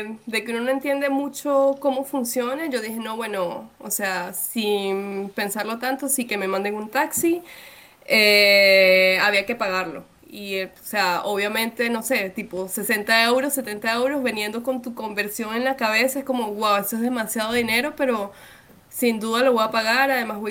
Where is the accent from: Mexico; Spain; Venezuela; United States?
Venezuela; moved away; la primera vez que yo literalmente salí de Venezuela fue con esta beca para Estados Unidos.